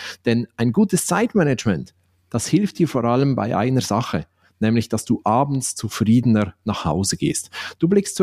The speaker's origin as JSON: {"language": "German", "country": "Switzerland", "said": "ich bin ja Schweizer. Ich lebe und arbeite in Basel tatsächlich."}